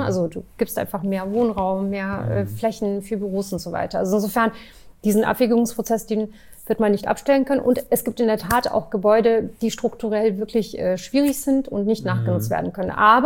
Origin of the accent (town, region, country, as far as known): Bavaria, Germany; born or raised there; also born or lived in Turkey